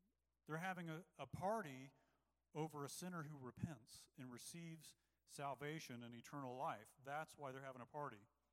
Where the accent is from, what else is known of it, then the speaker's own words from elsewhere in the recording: United States; I mean, we're Americans.